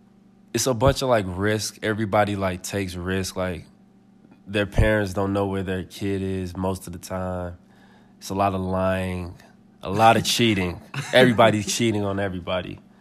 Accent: Chicago, Illinois, United States; You know, so growing up in Chicago is lit. That's all I got to say, man. It's super lit.

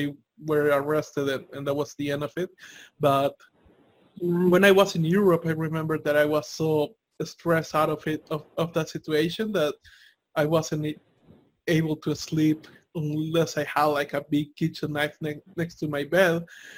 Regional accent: El Salvador; Again, I'm from El Salvador, and if anybody has seen the news, it's not like the best place to be

